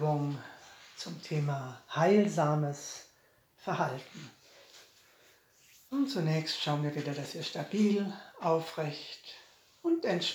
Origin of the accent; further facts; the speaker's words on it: Baden-Württemberg, Germany; ich komme aus Baden. Da muss man ab und zu ein Viertele trinken, zu einem guten Essen.